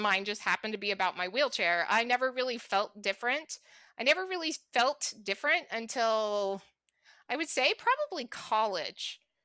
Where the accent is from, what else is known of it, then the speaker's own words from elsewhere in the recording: Pryor, Oklahoma, United States; So I grew up in Pryor, Oklahoma.